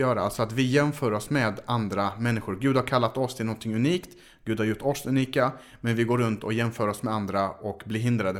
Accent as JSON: {"language": "Swedish", "town": "Malmö", "region": "Skåne", "country": "Sweden", "tie": "born or raised there", "said": "Men vi ska ner till Malmö i alla fall. Min uppväxtort kan man säga."}